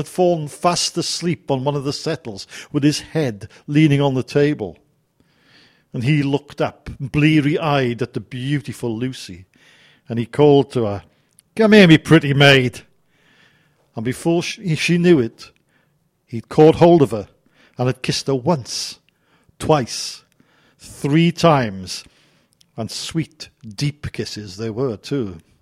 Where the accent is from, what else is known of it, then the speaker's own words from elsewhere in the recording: Rhondda, Wales, United Kingdom; now in Essex, United Kingdom; I am indeed from the Rhondda Valley, but I've been living in Essex since 1974. People tell me I haven't lost my accent, but as soon as I go home, I'm told I speak like an Englishman.